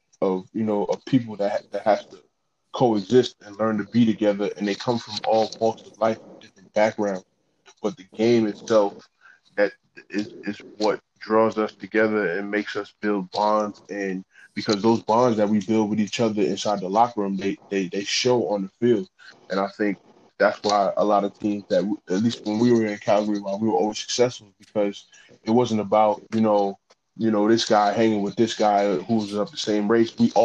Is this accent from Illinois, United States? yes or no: no; Buffalo, New York, United States; It's like me being from Buffalo, but saying I'm from New York City.